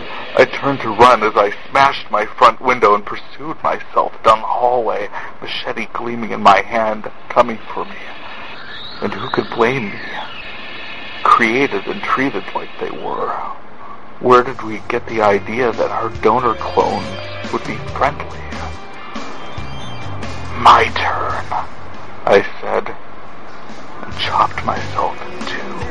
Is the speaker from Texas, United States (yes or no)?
no; North Dakota, United States; I am from North Dakota, where this week we've got our state fair going on